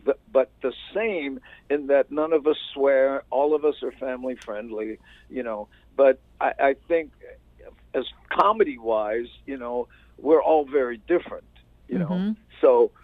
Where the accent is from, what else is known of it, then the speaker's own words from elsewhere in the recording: Waianae, Hawaii, United States; even though I'm from Waianae, you know